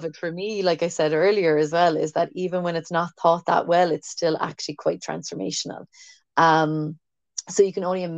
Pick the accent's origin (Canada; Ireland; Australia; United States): Ireland; Cork, Munster; accent: Cork; we're both from Cork, and we speak in our Cork accents, and we curse, and we're rude, and we chat about life